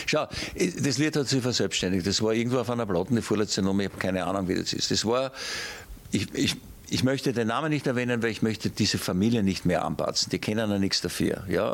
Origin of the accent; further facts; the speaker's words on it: Austria; Und ich schäme mich wirklich als Österreicher